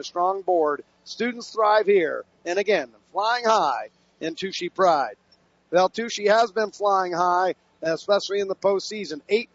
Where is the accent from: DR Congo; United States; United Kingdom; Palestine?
United States; Milton-Freewater, Oregon; who was a year younger than me growing up in Milton Freewater